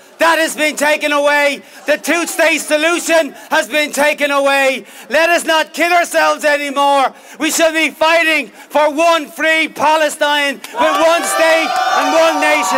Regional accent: Ireland; And I can tell you, as an Irishman, as an Irish citizen, we know about oppression because we were oppressed for 800 years by Britain until we had a revolution in 1916 and kicked them out of Ireland.

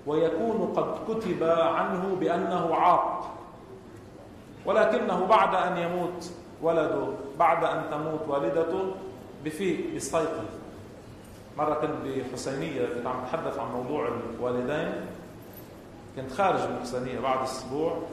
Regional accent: Lebanon; هلا عندنا بلبنان منا عادة جارية في اصطلاح الأثلاث

